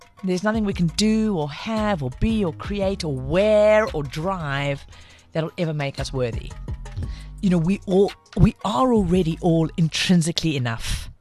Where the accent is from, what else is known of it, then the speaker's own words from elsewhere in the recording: Pinetown, KwaZulu-Natal, South Africa; also born or lived in Hong Kong / Australia / United States / France; just Pinetown, just outside of Durban, that area. That's where I grew up.